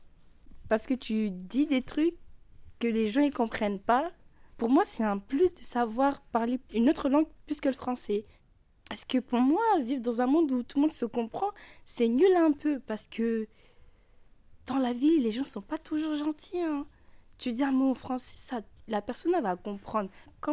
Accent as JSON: {"language": "French", "country": "Mauritania", "said": "j'ai 16 ans. Je suis mauritanienne. Mes deux parents sont mauritaniens. Ma mère est née en France, à Drancy. Mon père est né en Mauritanie. À la maison, je parle généralement le français mélangé avec le soninké."}